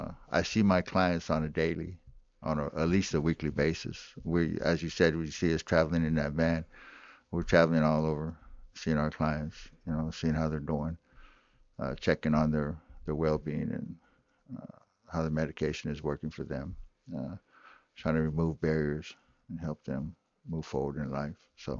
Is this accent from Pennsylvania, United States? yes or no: no; Weitchpec, California, United States; even though I grew up in Wishbeck and went to school here in Hoopa